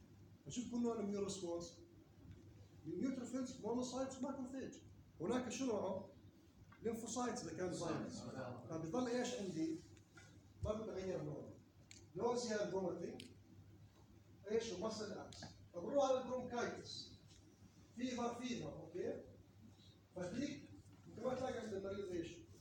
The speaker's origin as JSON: {"language": "Arabic", "country": "Jordan", "said": "ما في عندنا في الأردن"}